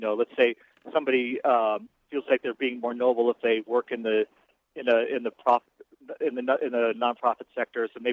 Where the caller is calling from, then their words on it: Los Angeles, California, United States; Los Angeles.